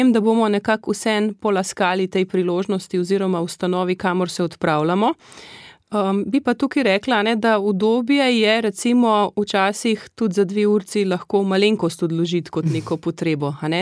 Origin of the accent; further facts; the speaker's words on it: Ljubljana, Central Slovenia, Slovenia; Medtem, ko sama izhajam iz Ljubljane, torej imam izkušnje večinoma z pogrebi